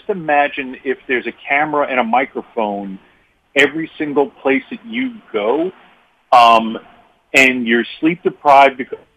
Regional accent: New York, United States; moved away as an adult; He was a guy from Boston. I was a guy from New York, and we were transplanted into Western Kentucky region.

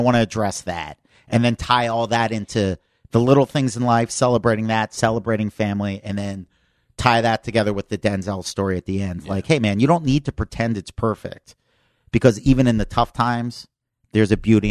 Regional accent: Pennsylvania, United States; And, bro, I grew up in suburbs of Philly. I grew up on

